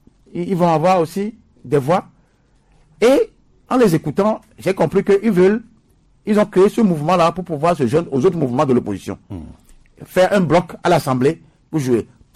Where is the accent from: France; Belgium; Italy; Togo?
Togo